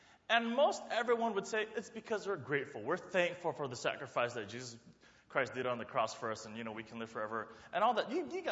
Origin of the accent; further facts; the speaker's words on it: California, United States; let me tell you where I come from. I come from Dombart, California. I was just a little nerdy Chinese kid from the suburbs.